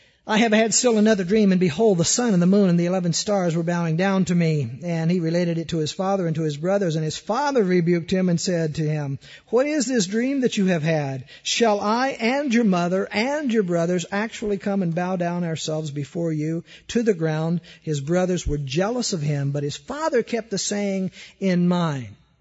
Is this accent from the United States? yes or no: yes; Peoria, Arizona, United States; we grew up out in Peoria and you could see about a quarter of a mile up to the next beginning of town from where we sat, nothing in between but cotton fields.